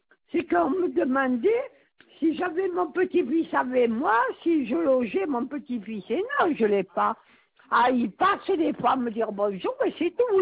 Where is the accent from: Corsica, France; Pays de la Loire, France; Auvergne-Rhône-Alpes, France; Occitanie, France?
Occitanie, France; Montpellier; born there; Alors, je suis née le 22-04-49 à Montpellier.